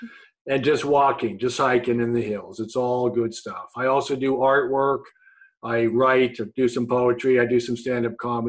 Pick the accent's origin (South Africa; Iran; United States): United States; Redwood City, California; born there; I was born in Redwood City, not too far from here.